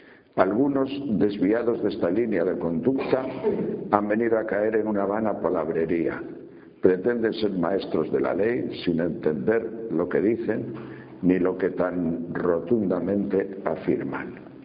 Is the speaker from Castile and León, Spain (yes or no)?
yes; Castile and León, Spain; pero en mi pueblo, en estos pueblos pequeños, de la montaña de León por lo menos